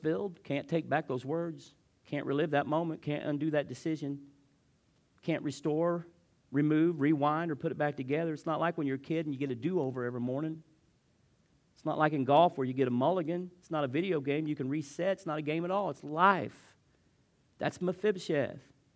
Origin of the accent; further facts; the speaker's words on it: Vevay, Indiana, United States; We who are from there are offended when you say Vive. We don't know where Vive is. We're from Vivi.